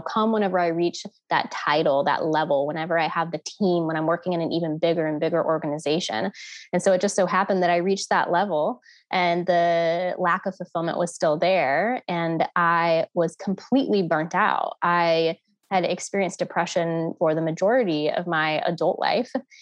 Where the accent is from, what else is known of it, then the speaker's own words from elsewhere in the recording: the South, United States; I was born and raised in the South in a lower income area.